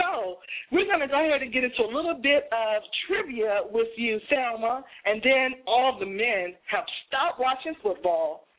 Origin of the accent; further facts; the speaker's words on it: Boston, Massachusetts, United States; Well, see, I'm from Boston, so, you know, I'm a diehard New England fan, Red Sox fan